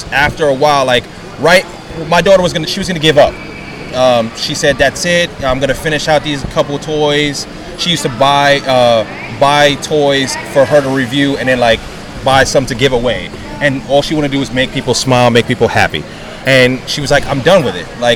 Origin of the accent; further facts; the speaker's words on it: New York, United States; you know, I'm originally from New York.